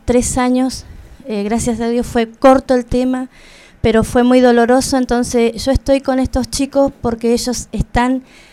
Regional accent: Villa Regina, Río Negro, Argentina; Soy de Río Negro, Villa Regina.

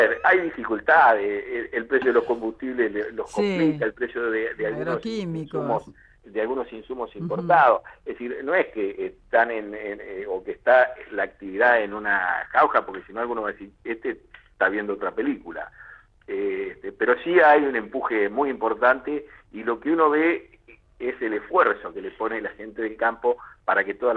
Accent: Argentina; como argentinos

